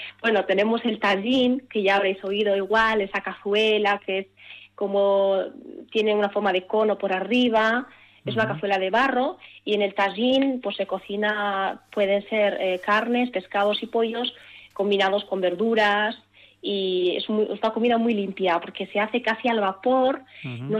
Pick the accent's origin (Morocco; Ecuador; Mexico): Morocco; la cultura culinaria marroquí, que yo soy de Marruecos